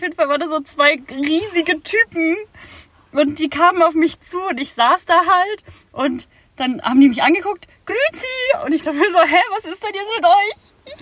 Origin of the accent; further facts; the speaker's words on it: Baden-Württemberg, Germany; accent: Baden; Ja, ich habe einen anderen Dialekt. Bei uns spricht man halt nicht bayerisch.